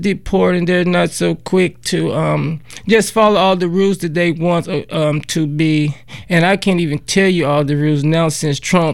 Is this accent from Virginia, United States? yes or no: no; Alabama, United States; Now, myself, I know a little bit about Jeff Sessions because I'm from Alabama, and he was too.